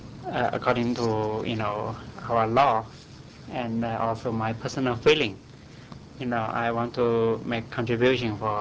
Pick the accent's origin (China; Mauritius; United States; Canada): China; I was born in China and I grew up there, and I want to work there for public health issues